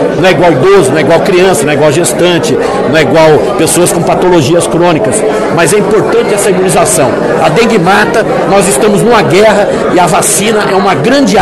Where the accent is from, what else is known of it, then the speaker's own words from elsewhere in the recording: Maringá, Paraná, Brazil; Eu, como profissional de saúde, como paranaense, como maringaense